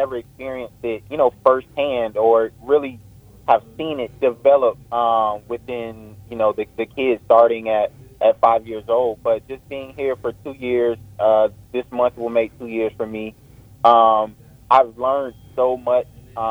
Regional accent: St. Petersburg, Florida, United States; I was born and raised in St. Petersburg, so I'm very familiar with the area

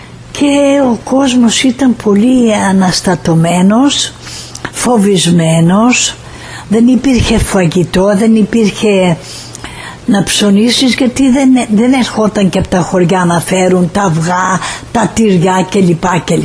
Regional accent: Kastoria, Western Macedonia, Greece; Βρισκόμουν στην πατρίδα μου, την Καστοριά.

